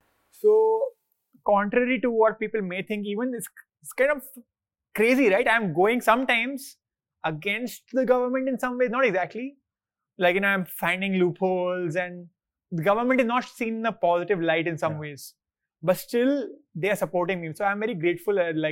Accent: Kolkata, West Bengal, India; I'm from Calcutta, so like puchkas.

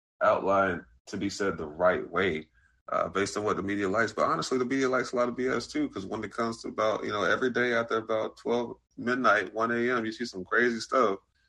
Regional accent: Duval County, Florida, United States; I'm from Duval County, born and raised. I can't run away from this ratchet that's embedded in my DNA.

